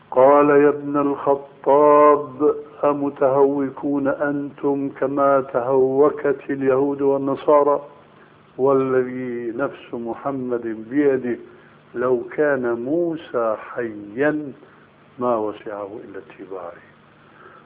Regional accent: Damascus, Damascus Governorate, Syria; هناك عندنا في دمشق

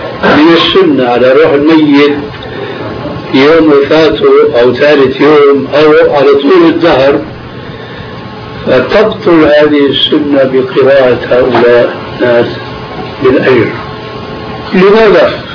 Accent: Damascus, Damascus Governorate, Syria; بعض القراء عندنا في دمشق

